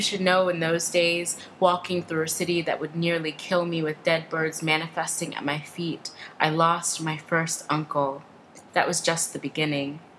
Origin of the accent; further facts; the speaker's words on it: the South, United States; We were walking and talking about growing up in the South, black and women, and wanting to be writers.